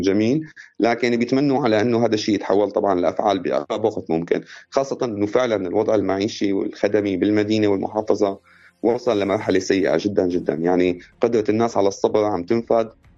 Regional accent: Syria; عندنا في سوريا لا يوجد أقليات

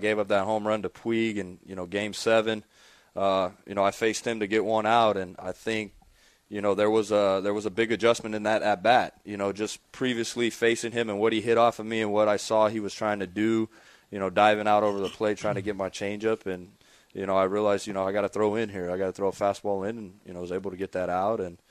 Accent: Santa Ana, United States; I'm from Santa Ana.

